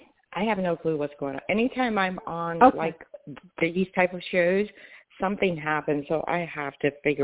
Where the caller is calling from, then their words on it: Georgia, United States; I'm from Georgia.